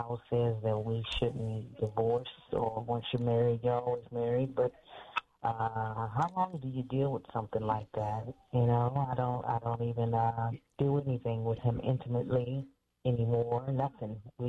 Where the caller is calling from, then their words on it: Maryland, United States; Hi, yes, this is … I'm calling from Maryland.